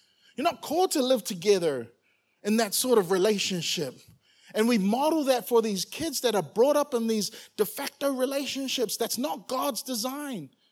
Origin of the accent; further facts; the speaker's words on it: New Zealand; I grew up in New Zealand, and in New Zealand, Australia, we have a global reputation for not just drinking to savor the drink, but drinking to get drunk.